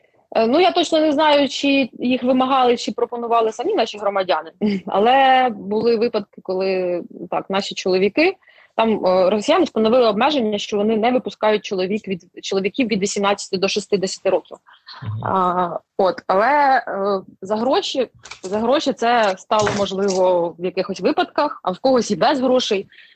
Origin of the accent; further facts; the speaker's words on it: Kharkiv Oblast, Ukraine; От я родом з Борівщини, і мені, звичайно, моє серце найбільше болить за Борівщину.